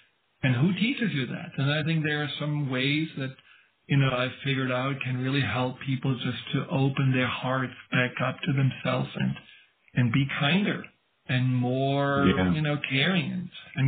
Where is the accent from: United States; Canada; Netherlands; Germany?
Germany; Baden-Württemberg; I grew up in the Black Forest, and you can imagine there is nothing going on there.